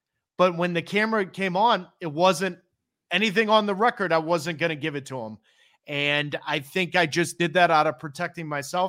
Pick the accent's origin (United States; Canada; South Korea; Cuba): United States; St. Louis, Missouri; also born or lived in Minneapolis; now in Boston, United States; I was born in Minneapolis, Minnesota, but raised in St. Louis, Missouri. So St. Louis raised me, but Boston made me